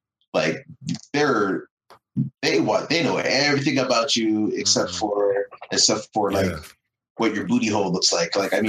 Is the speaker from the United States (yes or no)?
no; Canada; I'm from Canada.